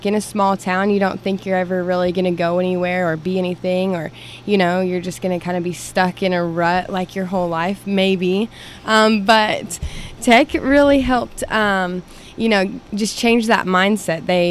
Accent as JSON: {"language": "English", "town": "Bartlesville", "region": "Oklahoma", "country": "United States", "tie": "born or raised there", "said": "I grew up in Bartlesville. I've always loved tech."}